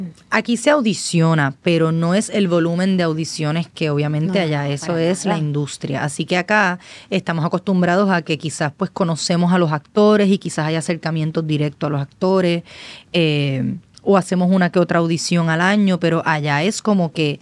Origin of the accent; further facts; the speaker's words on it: Puerto Rico; para mí como puertorriqueña, había una lucha política siempre adentro